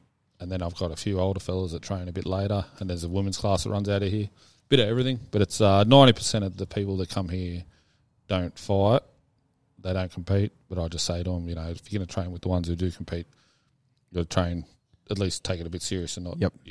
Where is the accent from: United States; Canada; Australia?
Australia; Matcham, New South Wales; also born or lived in Avoca Beach; I lived there from born there and lived there till I was 17. Small place called Matcham and then Avoca Beach near Terrigal.